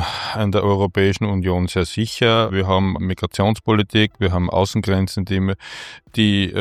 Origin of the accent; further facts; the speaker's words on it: Austria; wir haben Beamte bei uns in Österreich